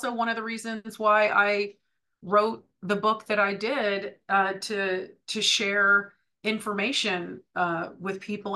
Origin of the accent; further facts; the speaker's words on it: Berkeley, California, United States; now in New York, United States; I am in the New York City tri-state area. I live in New York and I grew up in Berkeley, California.